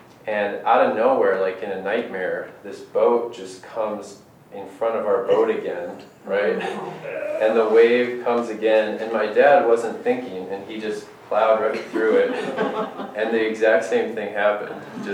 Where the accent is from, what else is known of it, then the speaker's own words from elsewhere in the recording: Midwest, United States; I was raised in the Midwest, born in the Midwest, never really spent any time at the ocean growing up.